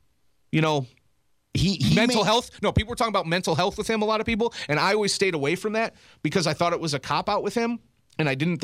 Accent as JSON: {"language": "English", "region": "East Coast", "country": "United States", "said": "I come from the East Coast, and like you said, that's just kind of a way of life there."}